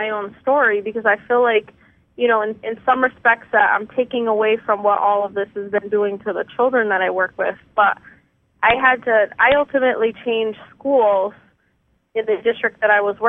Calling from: Connecticut, United States; Connecticut.

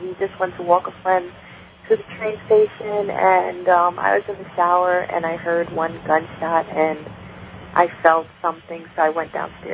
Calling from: New York, United States; I'm calling from New York, and my birth month is September.

